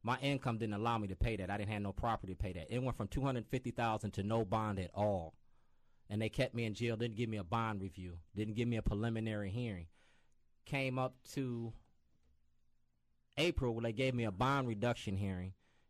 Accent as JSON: {"language": "English", "town": "Waukegan", "region": "Illinois", "country": "United States", "tie": "born or raised there", "said": "That's my hometown. You asked me where I'm from, where I was born."}